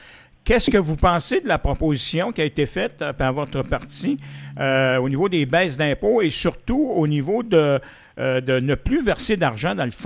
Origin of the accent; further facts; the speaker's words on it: Quebec, Canada; Par contre, chez nous, en Beauce, on est le paradis des petites et moyennes entreprises.